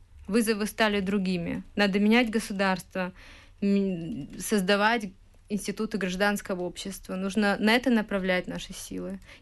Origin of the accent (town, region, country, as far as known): Kyiv, Ukraine